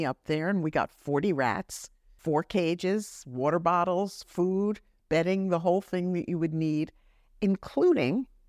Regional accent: New Jersey, United States; I grew up in northern New Jersey

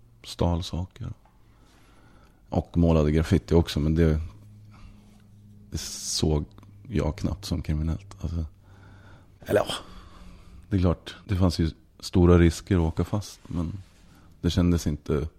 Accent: Västerås, Västmanland County, Sweden; now in Malmö, Sweden; vi kom ju från Västerås, och hade liksom, där hade vi varit del av en ganska stark graffiti-scen.

